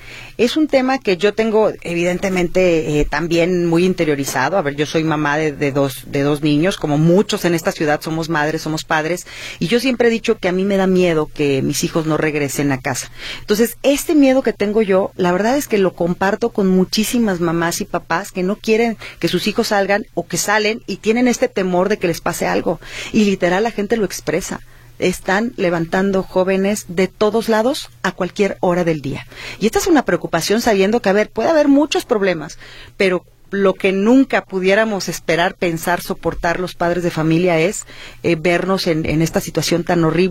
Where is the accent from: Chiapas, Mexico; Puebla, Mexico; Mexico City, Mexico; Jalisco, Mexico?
Jalisco, Mexico; Guadalajara; Yo nací y viví durante 26 años en la colonia San Antonio y bueno, pues soy tapatía, yo soy una de las millones de mexicanas y de mexicanos